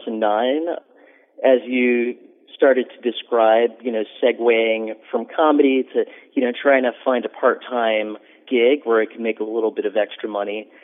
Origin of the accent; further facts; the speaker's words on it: New York, United States; since I grew up on the Upper West Side, I realized that, you know, I can provide a lot more value knowing the ins and outs of the neighborhood.